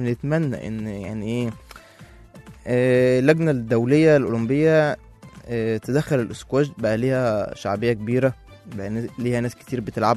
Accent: Egypt; احنا ما شاء الله عندنا في مصر قنوات دلوقتي متخصصة في الرياضة

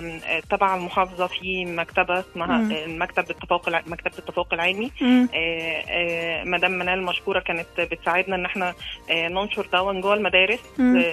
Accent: Port Said, Port Said Governorate, Egypt; فاحنا مش متوفر اصلا عندنا في بورسعيد قاعات

